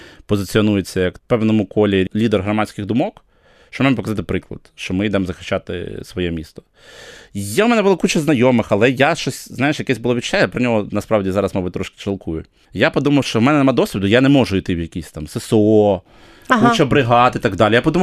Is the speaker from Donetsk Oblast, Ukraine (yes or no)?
no; Kyiv, Ukraine; Це моє рідне місто, я тут народився, виріс.